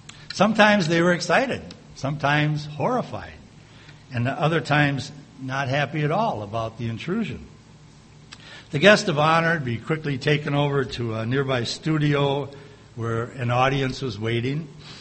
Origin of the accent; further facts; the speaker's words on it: St. Paul, Minnesota, United States; also born or lived in Galveston, Texas; I was born in Galveston, Texas. I grew up in St. Paul, Minnesota.